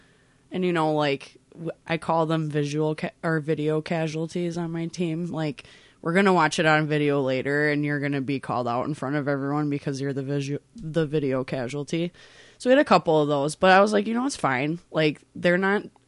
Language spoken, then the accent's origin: English; Red Wing, Minnesota, United States; I'm from Red Wing. I grew up in Red Wing.